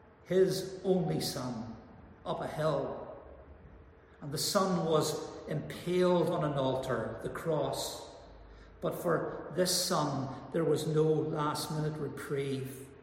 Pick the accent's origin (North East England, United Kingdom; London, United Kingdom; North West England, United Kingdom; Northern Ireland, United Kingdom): Northern Ireland, United Kingdom; I grew up in Northern Ireland and spent most of my life there with the Troubles.